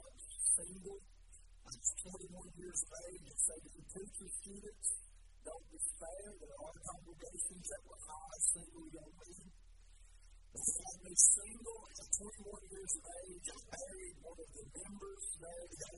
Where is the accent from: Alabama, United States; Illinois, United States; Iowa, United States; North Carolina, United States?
Alabama, United States; Talladega; I'm from Talladega, Alabama.